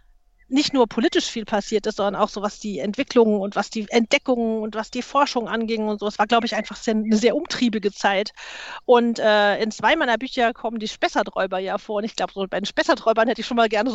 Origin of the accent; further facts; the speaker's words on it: Hesse, Germany; Main-Kinzig-Kreis.